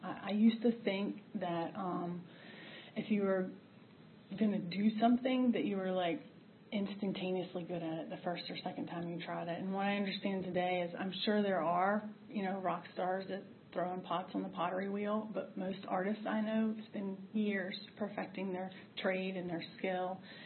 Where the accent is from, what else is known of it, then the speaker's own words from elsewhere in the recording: Ashland, United States; I grew up in Ashland, which is where I now live. I live next door to my parents